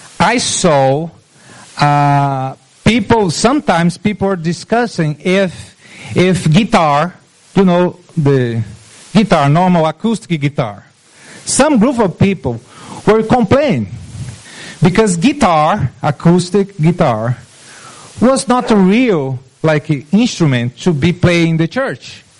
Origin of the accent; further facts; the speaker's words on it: Brazil; English is a second language; because I'm from Brazil, I confess to you that I have to lead with my mind